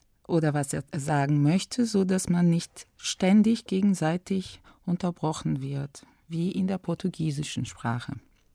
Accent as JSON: {"language": "German", "region": "Rio de Janeiro", "country": "Brazil", "second_language": "German", "said": "ich komme aus Brasilien, aus der Stadt Rio de Janeiro und bin 1967 geboren."}